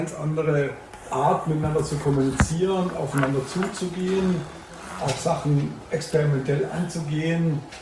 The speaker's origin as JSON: {"language": "German", "region": "Southern Germany", "country": "Germany", "said": "ich bin ja Süddeutscher"}